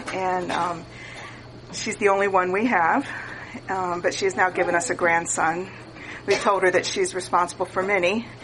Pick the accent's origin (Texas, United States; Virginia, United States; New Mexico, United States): Virginia, United States; born there; also born or lived in South; I'm a Southerner. I was born in Virginia and lived in the South. See, Southerners think that's important.